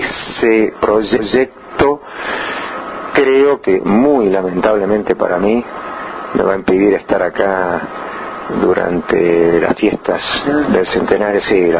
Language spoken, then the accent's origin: Spanish; Buenos Aires, Argentina; born there; Yo sí tengo que decir de dónde soy, bueno, sí, nací en Buenos Aires